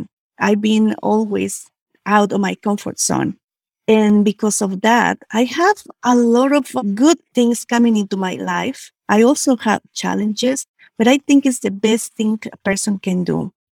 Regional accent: Guanajuato, Mexico; Yes, I'm originally from Guanajuato. Guanajuato is a state in the middle of the country of Mexico.

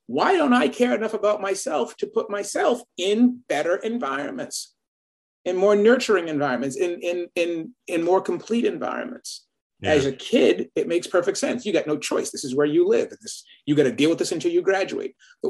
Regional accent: Boston, Massachusetts, United States; it was good to be in a majority Black environment for one of the first times since I was a kid, since growing up in Boston.

